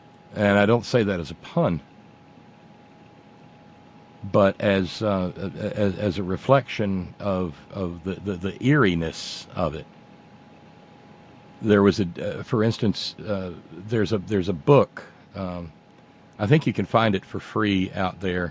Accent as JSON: {"language": "English", "region": "Alabama", "country": "United States", "tie": "born or raised there", "said": "See, when you're a little redneck child growing up in Talabama, they teach you all the great rivers of your state"}